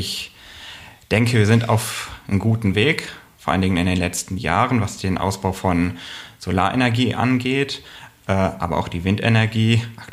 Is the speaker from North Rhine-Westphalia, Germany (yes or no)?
yes; Remscheid, North Rhine-Westphalia, Germany; ich bin 37 Jahre alt, komme gebürtig aus Remscheid